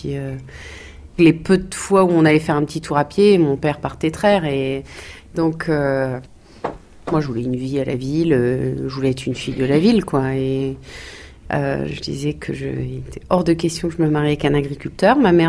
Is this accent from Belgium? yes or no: no; Tracy-sur-Mer, Normandy, France; Moi, je viens de Tracy-sur-Mer, le village juste à côté. Mes parents étaient éleveurs laitiers aussi.